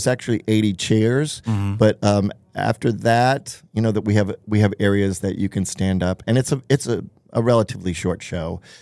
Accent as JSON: {"language": "English", "town": "New Orleans", "region": "Louisiana", "country": "United States", "tie": "born or raised there", "said": "So there was this, I mean, that's what I grew up with in New Orleans. There was just this mishmash of extraordinary diversity that I've carried throughout my life."}